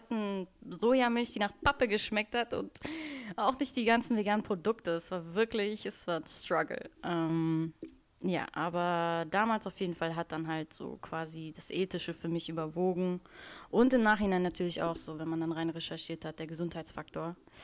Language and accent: German; Bonn, North Rhine-Westphalia, Germany; moved away as an adult; ich komme ursprünglich aus Bonn. Ich bin dann mit 20, also vor 10 Jahren, auf eine 5-jährige Weltreise losgestartet.